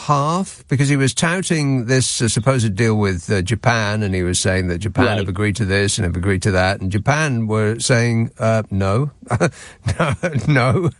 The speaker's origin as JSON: {"language": "English", "region": "Scotland", "country": "United Kingdom", "tie": "born or raised there", "said": "Well, I grew up in Scotland."}